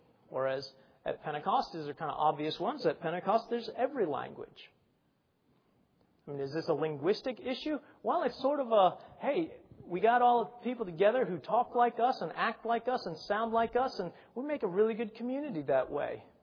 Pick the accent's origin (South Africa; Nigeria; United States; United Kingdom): United Kingdom; Scotland; and I'm Scottish and I can't throw away good tires.